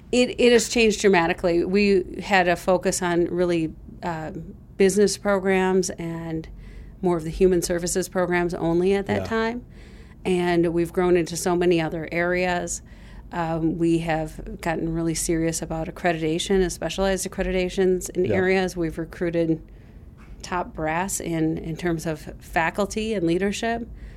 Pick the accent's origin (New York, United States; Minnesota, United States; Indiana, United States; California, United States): Minnesota, United States; Bloomington; now in Minneapolis, United States; I am homegrown. I'm from Bloomington.